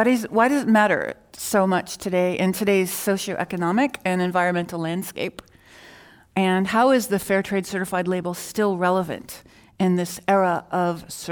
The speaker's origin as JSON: {"language": "English", "town": "Oakland", "region": "California", "country": "United States", "tie": "born or raised there", "said": "I walk into any supermarket, as I did today in my hometown of Oakland, the new Sprouts Market just opened"}